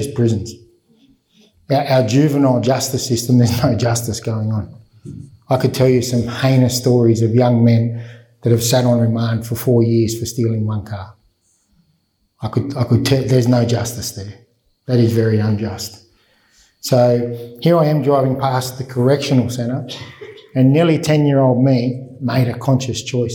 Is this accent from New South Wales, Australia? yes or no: yes; Sydney, New South Wales, Australia; I grew up in Sydney, so Maroubra Beach, if anyone knows it, eastern suburbs, pretty beautiful place. But when I grew up, it wasn't so beautiful. It was Housing Commission 101.